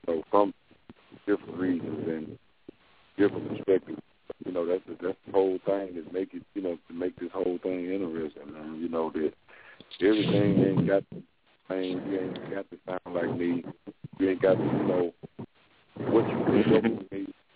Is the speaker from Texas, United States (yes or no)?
no; Memphis, Tennessee, United States; I'm just introducing and saying I'm from Memphis 10, Home of the Pimpin'.